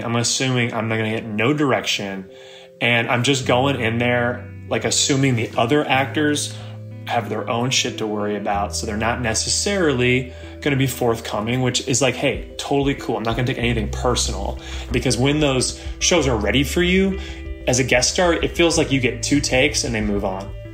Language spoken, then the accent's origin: English; California, United States; I'm a bro from California, and I've played a lot of Stevie, a lot of Timmy's, a lot of Ray's, Eddie's, Bobby's, Brody's